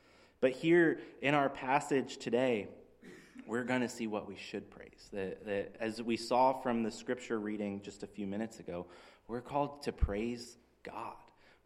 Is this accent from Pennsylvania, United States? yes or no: yes; Pennsylvania, United States; I remember I grew up as a Steelers fan growing up near Pittsburgh